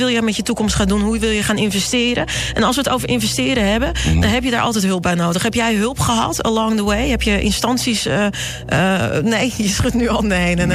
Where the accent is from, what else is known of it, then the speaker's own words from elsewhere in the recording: Hilversum, North Holland, Netherlands; Maar ik kom uit Hilversum. En nou ja, goed, dat staat bekend als het rijke gooi, toch?